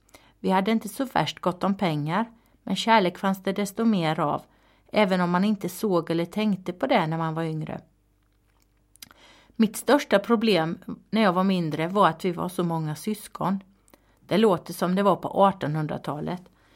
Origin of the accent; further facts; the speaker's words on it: Habo, Jönköping County, Sweden; also born or lived in Falköping; 46-årig tjejkvinna. Jag är född i Falköping och uppvuxen i Habo, dit jag flyttade när jag var 1 år. Fast när jag tänker på det så är jag mer Mullsjöbo än Habobo, eftersom jag har varit Mullsjötrogen sedan 1991